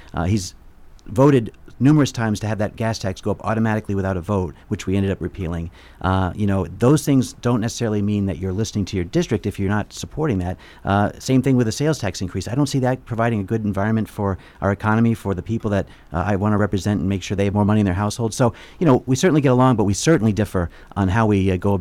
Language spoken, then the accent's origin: English; Whitman, Massachusetts, United States; And look, I'm from Whitman, right? We get our water from Brockton, okay?